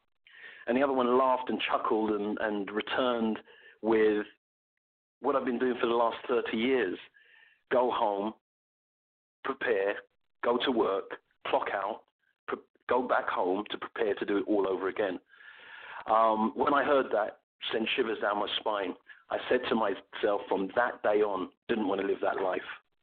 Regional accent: Kilburn, London, United Kingdom; Well, originally I'm from London. I'm from a place, I'm not sure if your audience will know this place, but it's called Kilburn in London. It's near, I would say, West Hampstead. It's near places like Wembley.

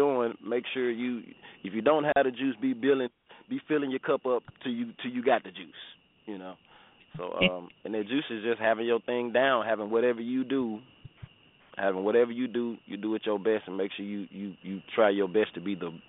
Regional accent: the South, United States; But, of course, I'm from the South, so, you know, I had to start out with my local artists because that's what was popping back then

